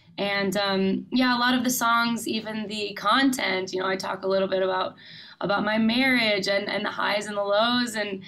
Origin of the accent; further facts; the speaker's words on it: Minnesota, United States; But we're both from Minnesota, and we've always really had a dream to move home, be closer to family